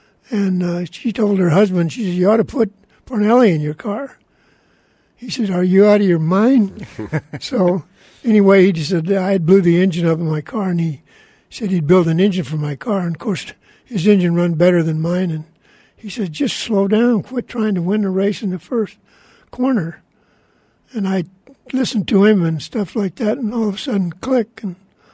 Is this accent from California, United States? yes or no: yes; Torrance, California, United States; Well, I grew up in the Torrance area.